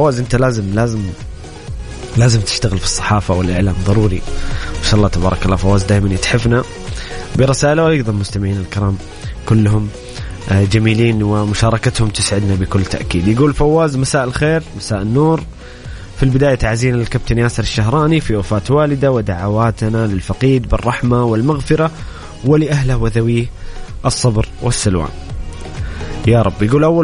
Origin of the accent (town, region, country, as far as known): Saudi Arabia